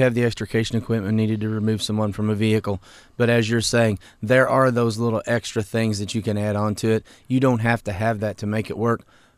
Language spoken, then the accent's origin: English; Carterville, United States; But I grew up in Carterville and went to school here.